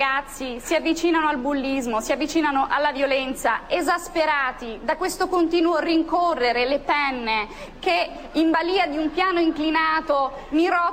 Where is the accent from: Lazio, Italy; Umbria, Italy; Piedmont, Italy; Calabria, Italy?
Calabria, Italy; Io sono di giù, ma va? Io sono calabrese, oh, ma l'ho detto.